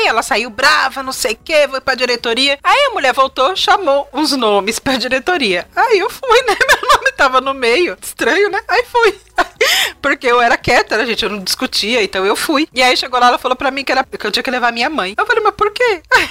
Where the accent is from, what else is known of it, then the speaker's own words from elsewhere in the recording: São Paulo, Brazil; E eu sou nascida e criada de São Paulo, mas eu não falava muito.